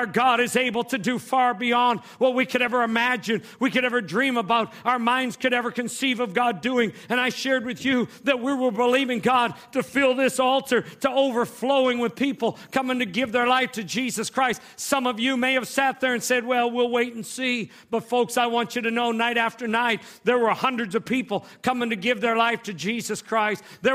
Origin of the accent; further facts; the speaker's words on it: Mississauga, Ontario, Canada; I grew up in Mississauga, not far from here, down Dixie Road in the QEW back behind Dixie Value Mall there. So this is kind of like home for me whenever I get to come back into Mississauga or Brampton or the Toronto area.